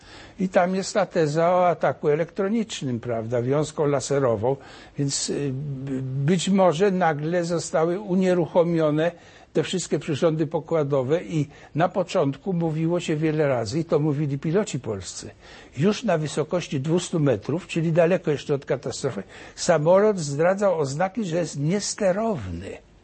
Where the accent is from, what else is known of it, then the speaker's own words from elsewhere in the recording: Olkusz, Lesser Poland, Poland; born there; bo ja też się urodziłem w Olkuszu, prawda?